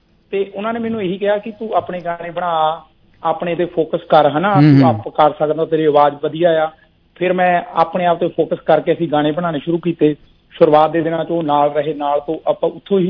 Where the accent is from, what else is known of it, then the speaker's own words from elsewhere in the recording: Bahibalpur, Punjab, India; ਮੇਰਾ ਪਿੰਡ ਬਹਿਲਪੁਰ ਜੀ, ਜ਼ਿਲ੍ਹਾ ਹੁਸ਼ਿਆਰਪੁਰ ਦੇ ਵਿੱਚ ਪੈਂਦਾ। ਅਸਲ ਚ ਬਹਿਬਲਪੁਰ ਆ ਤੇ ਸ਼ਾਰਟ ਚ ਆਪਾਂ ਬਹਿਲਪੁਰ ਕਹਿ ਦੇਈਦਾ ਆ।